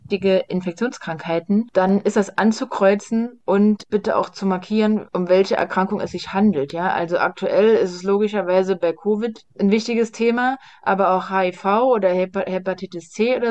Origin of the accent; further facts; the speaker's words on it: Saarland, Germany; ich komme aus dem Saarland